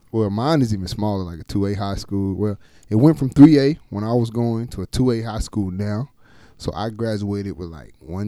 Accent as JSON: {"language": "English", "town": "Crockett", "region": "Texas", "country": "United States", "tie": "born or raised there", "also_born_or_lived": "Houston / Dallas", "said": "No, so I'm actually from Crockett, Texas, which nobody usually knows. So I usually just go with Houston or Dallas during the summers, raised in both. But I'm originally from Crockett, Texas"}